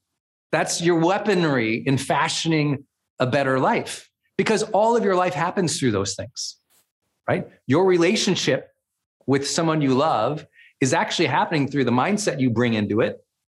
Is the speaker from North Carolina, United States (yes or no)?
no; Montana, United States; also born or lived in Puerto Rico; now in California, United States; I was a Montana kid.